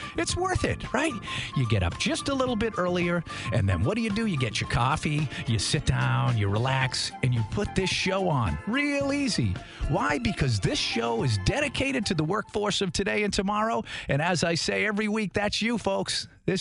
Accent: Tewksbury, Massachusetts, United States; the best compliment you could give anybody where I grew up in Tewksbury, Massachusetts was that, Peter. He's a hard worker.

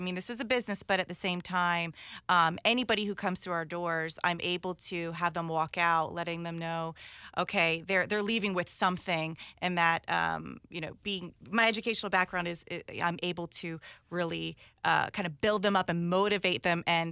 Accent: New Jersey, United States; So I'm from New Jersey, got my education there, have my master's actually in teaching English as a second language

